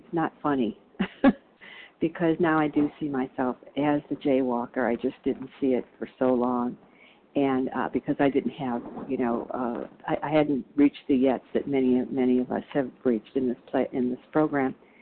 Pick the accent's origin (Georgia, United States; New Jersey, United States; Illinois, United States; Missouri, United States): Illinois, United States; I'm from Illinois.